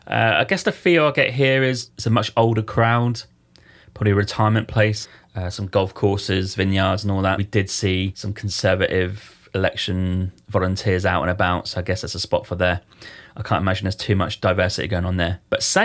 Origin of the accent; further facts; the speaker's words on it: United Kingdom; especially as a Brit, it's a pretty uncomfortable conversation